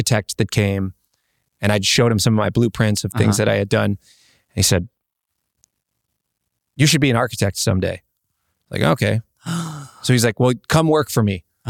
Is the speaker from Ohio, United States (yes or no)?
no; Minneapolis, Minnesota, United States; And then I grew up in Minneapolis, and there's so much … in the air and in the water.